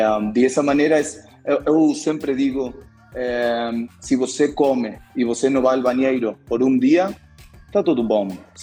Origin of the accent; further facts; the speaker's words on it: Buenos Aires, Argentina; Portuguese is a second language; moved away; also born or lived in Uruguay; Um pouquinho de portunhol. É, eu sou argentino, de Buenos Aires. Eu morei também no Uruguai, durante 3 anos.